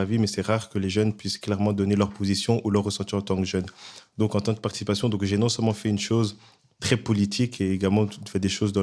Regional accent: eastern Congo, DR Congo; également aux orphelins liés à la guerre à l'est du Congo, mon pays d'origine.

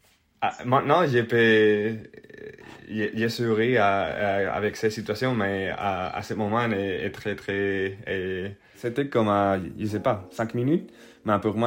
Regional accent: Spain; French is a second language; moved away as an adult; now in Geneva, Switzerland; Et je viens de l'Espagne et je suis un ingénieur qui a commencé à travailler à Genève.

